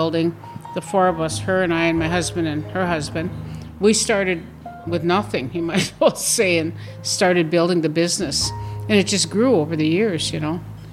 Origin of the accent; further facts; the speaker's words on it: Wisconsin, United States; Because we're Native American. There was big controversy when we came here. It wasn't easy in the beginning, you know, because they didn't want us here, us Wisconsin fishermen